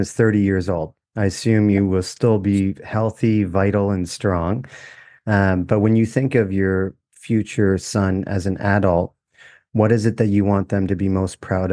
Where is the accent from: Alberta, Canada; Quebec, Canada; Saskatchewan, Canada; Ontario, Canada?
Ontario, Canada; Toronto; we're from Toronto.